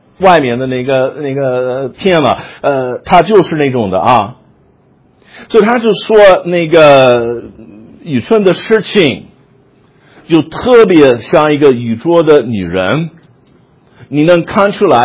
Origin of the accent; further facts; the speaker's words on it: United States; Chinese is a second language; 我不说什么中国人做生意的，你自己可以想起来，我就批评我们美国人做的啊。